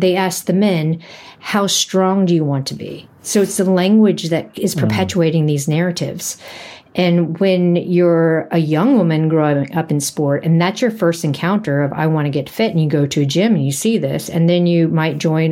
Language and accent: English; United States; now in New Zealand; but growing up in the US and understanding that culture and understanding where a lot of these narratives came from.